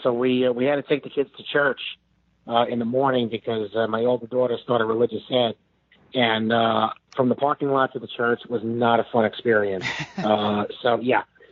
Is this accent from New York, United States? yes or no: yes; Farmingdale, New York, United States; from Farmingdale, New York, although tonight, Palm Beach, Florida.